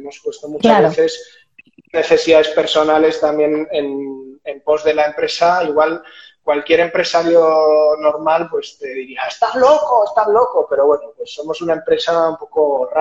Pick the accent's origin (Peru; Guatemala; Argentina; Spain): Spain; San Sebastián, Basque Country; now in Vitoria-Gasteiz, Spain; yo soy de Donostiarra y aquí de Gasteiz